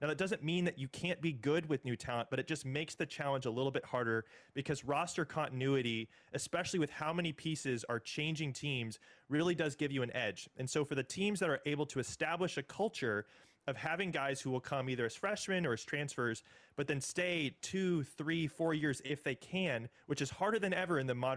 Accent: Indianapolis, Indiana, United States; I grew up in Indianapolis. I was a Butler Bulldogs fan growing up.

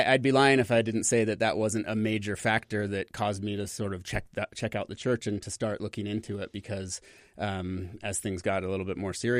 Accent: Calgary, Alberta, Canada; In Canada, okay. In Calgary.

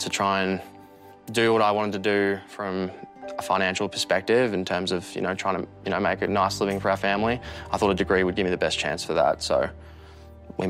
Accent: Melbourne, Victoria, Australia; I grew up in Melbourne, Australia.

